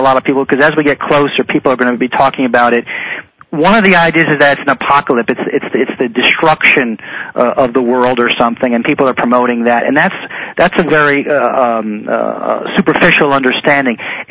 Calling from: Colorado, United States; I am in Colorado.

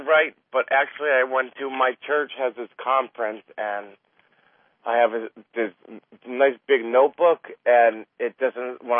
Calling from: New Jersey, United States; New Jersey, and my question, I guess, is about love.

